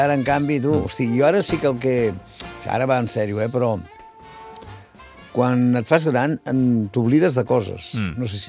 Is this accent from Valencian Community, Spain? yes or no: no; Catalonia, Spain; Els catalans som així.